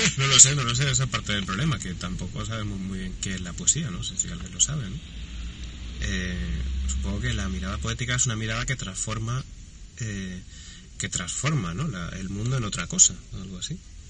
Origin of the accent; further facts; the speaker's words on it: Alcalá de Guadaíra, Andalusia, Spain; born there; now in Madrid, Spain; donde yo nací